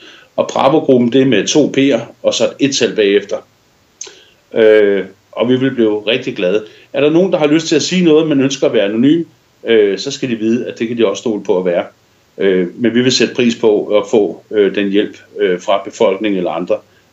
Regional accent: Zealand, Denmark; Jeg tror, jeg er den eneste dansker fra Sjællandssiden

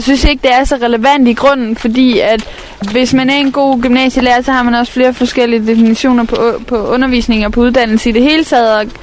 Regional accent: Haderslev, Region of Southern Denmark, Denmark; Altså, nu kommer jeg fra Sønderjylland, jeg kommer fra Haderslev, så jeg ved godt, hvordan det foregår i Jylland.

